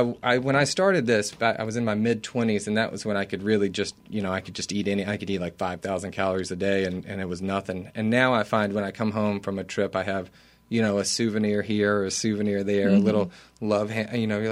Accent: Alabama, United States; growing up in Northeast Alabama, I kind of figured that everybody South was like my South.

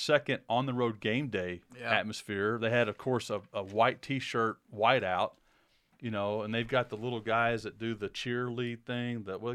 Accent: Madisonville, Kentucky, United States; Travis Ford from my hometown in Madisonville

